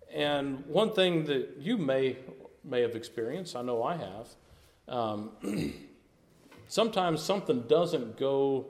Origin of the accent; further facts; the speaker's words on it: Maryville, Tennessee, United States; also born or lived in Kentucky; When I was a kid, my family lived in Maryville. We moved down here from Kentucky after my third grade year.